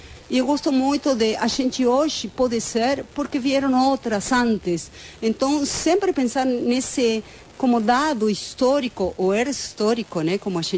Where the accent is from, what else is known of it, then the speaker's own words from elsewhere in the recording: Buenos Aires, Argentina; born there; Portuguese is a second language; eu sou, para quem já ouve meu sotaque, né? Eu nasci em Buenos Aires, na Argentina, né?